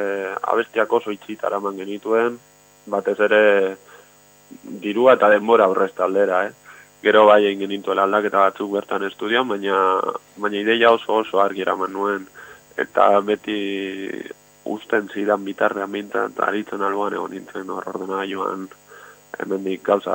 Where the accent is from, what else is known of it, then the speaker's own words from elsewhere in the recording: Maruri, Basque Country, Spain; now in Bermeo, Spain; Bueno, berez ni Bermeon bizi naiz, baina Marurikoa gara, bueno, herri txiki bat Mungia algokoa.